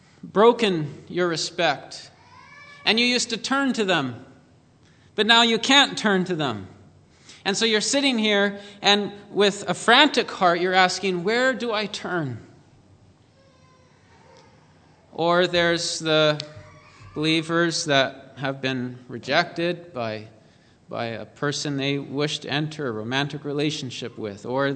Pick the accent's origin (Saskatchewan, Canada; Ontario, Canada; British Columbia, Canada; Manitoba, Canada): Manitoba, Canada; Austin; growing up in Austin, Manitoba does not prepare you well for life in the Golden State.